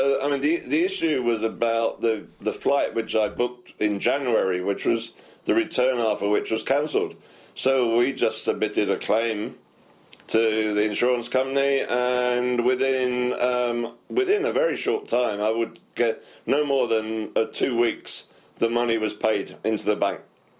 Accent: New Zealand; now in Vanuatu; Well, I'm a Kiwi. We moved to Vanuatu about 3 years ago.

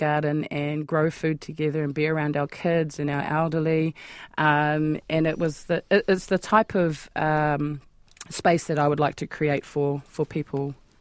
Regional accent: Upanuni, Northland, New Zealand; I'm from Upanuni in the South Hokianga, the centre of the universe, just saying.

